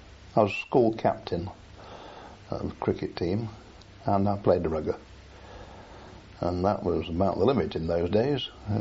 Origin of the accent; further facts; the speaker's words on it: Sutton-in-Ashfield, East Midlands, United Kingdom; born there; I was born in Sutton in Ashfield in Nottinghamshire on the 13th of December 1918.